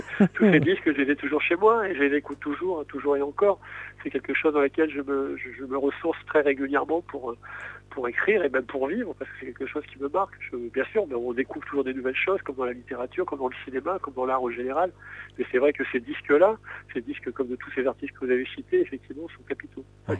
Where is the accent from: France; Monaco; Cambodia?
France; Saint-Quentin, Hauts-de-France; Je suis originaire de Picardie, comme vous l'avez compris, donc de Saint-Quentin, exactement, qui est une ville industrielle et post-industrielle